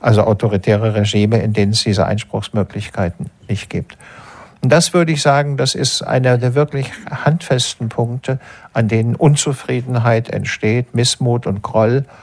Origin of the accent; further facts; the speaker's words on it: Hesse, Germany; Ich meine, ich komme aus Hessen, ursprünglich.